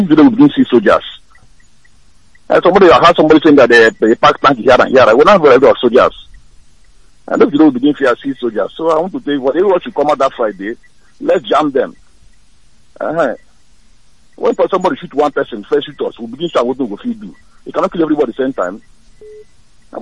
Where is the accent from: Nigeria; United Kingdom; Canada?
Nigeria; Igbocha Papakot, Lagos; from Igbocha Papakot.